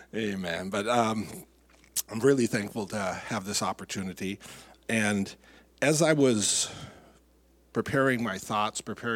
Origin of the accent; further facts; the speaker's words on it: Minnesota, United States; And we're from Minnesota, and you know, and it's cold